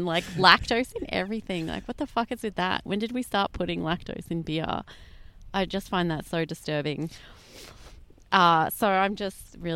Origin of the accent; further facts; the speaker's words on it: United Kingdom; born there; I was born in Britain